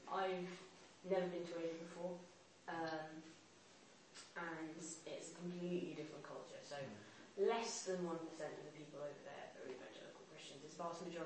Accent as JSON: {"language": "English", "town": "Wanstead", "region": "London", "country": "United Kingdom", "said": "Okay, I'm 19. I come from Wanstead, which is northeast London, so not quite Essex."}